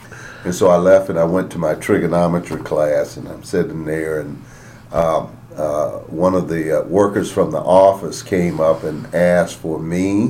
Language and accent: English; Tuscaloosa, Alabama, United States; now in -; I grew up in Tuscaloosa, Alabama, from 1948 to 1966. And that's the home of the Alabama Crimson Tide, University of Alabama. So I made a journey from Tuscaloosa to Dubuque, Iowa to go to school.